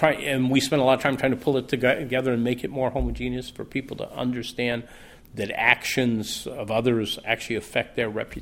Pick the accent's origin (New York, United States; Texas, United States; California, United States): Texas, United States; I still remember as a kid growing up in Texas, driving through the town of Waco, Texas, which is on the way between Austin and Dallas.